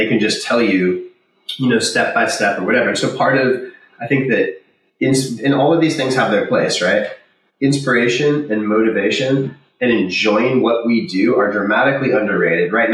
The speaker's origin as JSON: {"language": "English", "town": "Laguna Beach", "region": "California", "country": "United States", "tie": "born or raised there", "lives_now": "Santa Cruz, United States", "said": "I grew up in Laguna Beach. I live in Santa Cruz."}